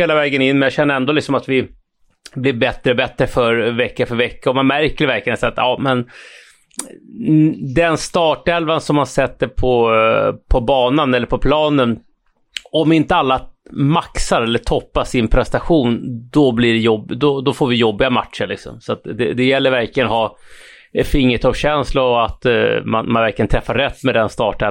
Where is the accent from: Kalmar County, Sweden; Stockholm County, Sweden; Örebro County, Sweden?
Stockholm County, Sweden; Norrtälje; Nej, men jag är uppvuxen i Norrtälje. Det är en stad som ligger ungefär 7 mil norr om Stockholm.